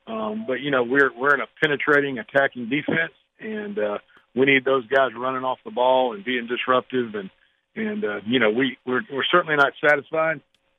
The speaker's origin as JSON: {"language": "English", "region": "Georgia", "country": "United States", "tie": "born or raised there", "lives_now": "Florida", "said": "Got to spend a little bit of time in my home state of Georgia, and that was fun to see old faces"}